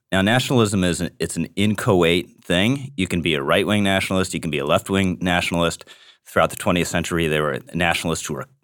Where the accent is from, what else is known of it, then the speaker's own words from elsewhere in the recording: United States; being an American patriot and nationalist